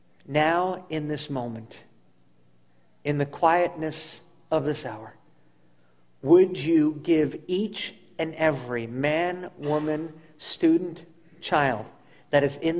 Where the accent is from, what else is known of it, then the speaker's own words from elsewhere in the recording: United States; I'm from the United States. They're from Mongolia.